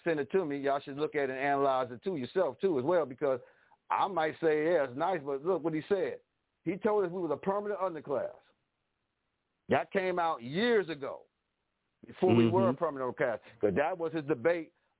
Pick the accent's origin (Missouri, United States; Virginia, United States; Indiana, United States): Missouri, United States; St. Louis; from St. Louis, much love to you